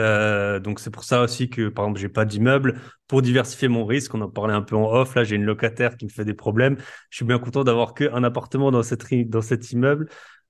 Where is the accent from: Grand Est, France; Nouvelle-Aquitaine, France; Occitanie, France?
Grand Est, France; accent: Alsatian; moved away; donc je suis alsacien, ça s'entend peut-être un peu. Ça fait 12 ans que j'ai quitté ma terre natale, mais bon, je reviens assez souvent.